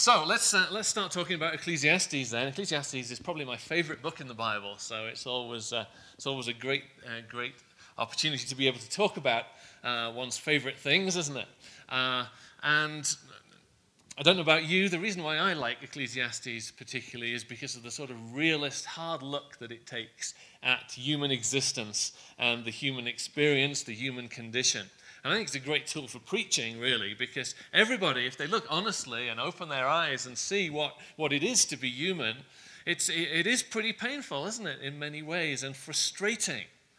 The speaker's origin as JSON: {"language": "English", "region": "England", "country": "United Kingdom", "lives_now": "United States", "said": "As you can tell, I'm from England originally, as is Anita, my wife, and we've been in the U.S. about 5 years."}